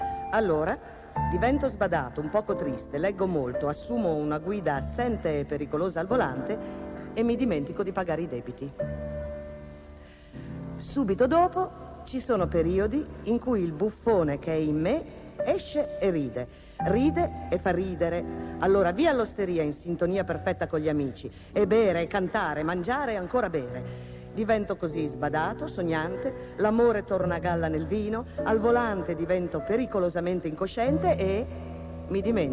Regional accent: Novellara, Emilia-Romagna, Italy; born there; Sono nato a Novellara tanto tempo fa.

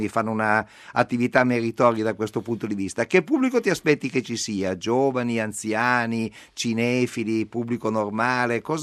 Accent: Cuneo, Piedmont, Italy; io sono di Cuneo

